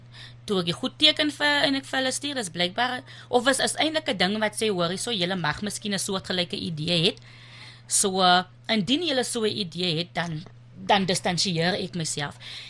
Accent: Zoar, Western Cape, South Africa; Ek weet, ek sal sê, ek het lekker groot geword daar.

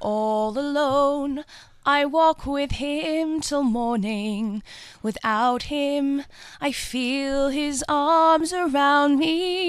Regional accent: Johannesburg, Gauteng, South Africa; So I'm from Joburg, born and bred here.

